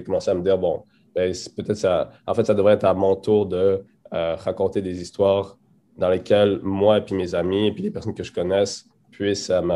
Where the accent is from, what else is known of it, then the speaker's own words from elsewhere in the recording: Quebec City, Quebec, Canada; présentement, je suis à Québec. Et j'ai débuté à Québec, j'ai grandi à Québec